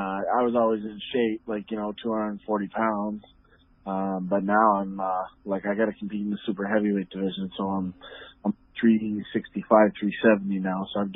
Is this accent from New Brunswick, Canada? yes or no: no; Windsor, Ontario, Canada; Yeah, born and raised in Windsor.